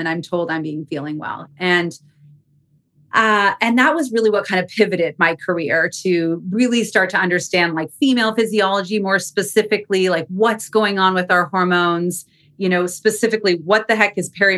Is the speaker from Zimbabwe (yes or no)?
no; Canada; now in United States; I'm originally Canadian. I live in Arizona right now.